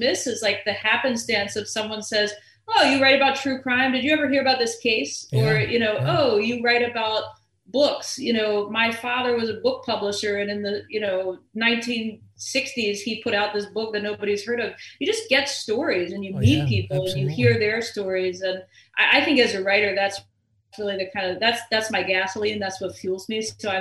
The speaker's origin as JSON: {"language": "English", "region": "Maryland", "country": "United States", "said": "I'm from Maryland and, you know, we've got a little independent bookstore in the town where I went to high school, or you drive to the Western Shore"}